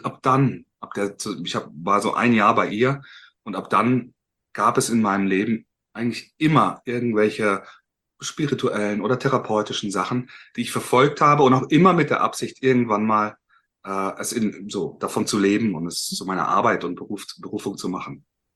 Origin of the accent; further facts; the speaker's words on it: Baden-Württemberg, Germany; ich komme aus dem Schwarzwald, aus einer kleinen Stadt